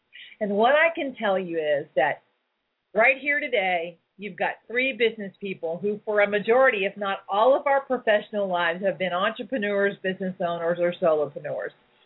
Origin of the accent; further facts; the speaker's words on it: the South, United States; because I grew up in the South and we always do ladies first.